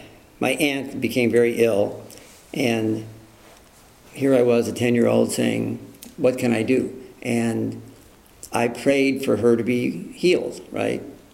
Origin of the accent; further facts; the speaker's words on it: Skokie, Illinois, United States; I grew up in Skokie, Illinois, that was so Jewish that when a Jewish holiday rolled around, they just closed the school because there was nobody left.